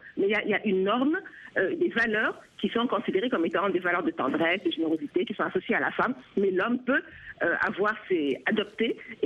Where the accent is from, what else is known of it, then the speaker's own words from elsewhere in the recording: Senegal; sachant très bien que chez moi, je dis chez moi au Sénégal, c'était la règle.